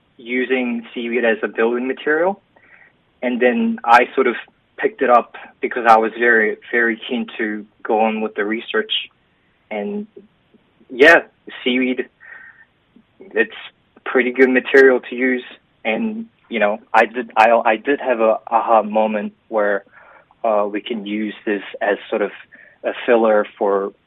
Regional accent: South Korea; South Korea.

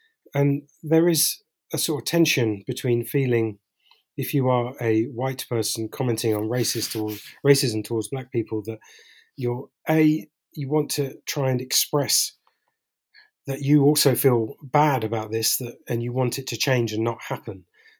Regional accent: London, United Kingdom; I grew up in London in the 80s, where there was a lot of overt racism

